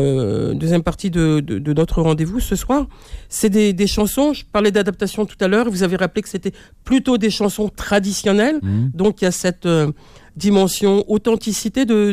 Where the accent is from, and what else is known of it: Algeria